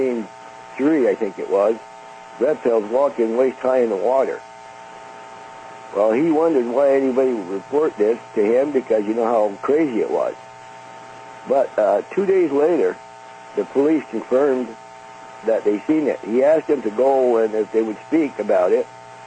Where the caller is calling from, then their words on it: Quebec, Canada; from Quebec.